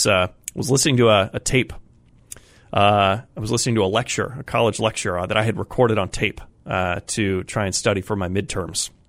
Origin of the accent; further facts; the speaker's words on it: Colorado, United States; moved away; I grew up in Colorado and, got to grow up running around all of the mountains there.